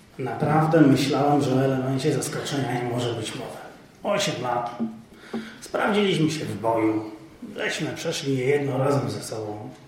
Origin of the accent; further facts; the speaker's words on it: Warsaw, Masovian Voivodeship, Poland; Bo my jesteśmy z Warszawy.